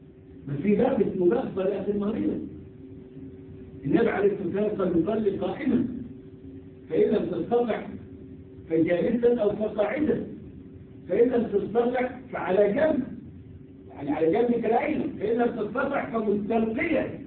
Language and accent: Arabic; Egypt; تلاقيهم لسه بيطبقوا اللي عملوه عندنا في مصر من 100 سنة